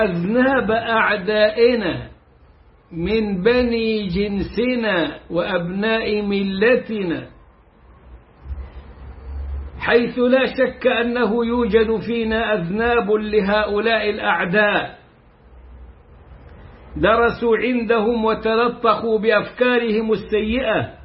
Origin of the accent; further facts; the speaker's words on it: Egypt; والآن عندنا في مصر